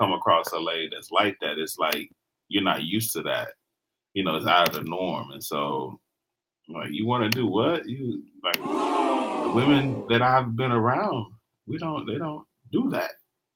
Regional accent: Mississippi, United States; also born or lived in West Coast; Yeah, I'm from Mississippi. Mississippi? Yeah. But I've been a West Coast boy for the past 13 years, so I know a little bit about the West.

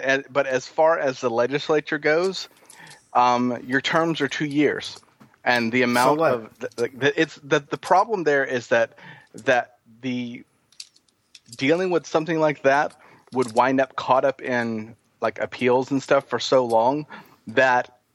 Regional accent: South Carolina, United States; From my home state of South Carolina, we have a GOP lawmaker

